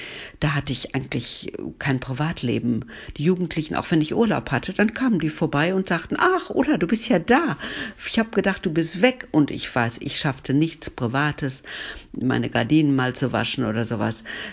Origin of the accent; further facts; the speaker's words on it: Duisburg, North Rhine-Westphalia, Germany; Ich bin in Duisburg-Ungelsheim geboren, aber damals hieß es ja noch gar nicht Ungelsheim. Das kam ja erst danach. 1952 ist mein Geburtsjahr. Und hier aufgewachsen, hier zur Schule gegangen.